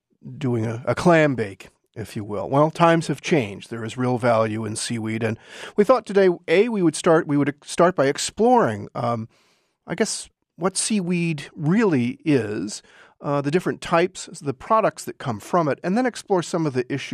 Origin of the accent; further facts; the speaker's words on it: Maine, United States; Growing up in the Mid-Coast, seaweed was something that we popped between our fingers